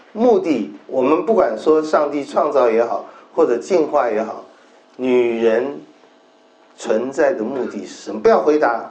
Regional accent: China; 我几乎觉得创世纪第九章是特别对我们中国人讲的，你们要生养众多，遍满地面，这点我们做到了。

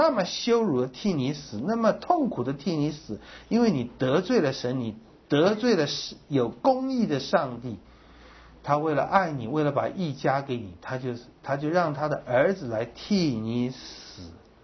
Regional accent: China; 各位，这个对我们中国人，对犹太人，对所有不信的人都叫做绊脚石。

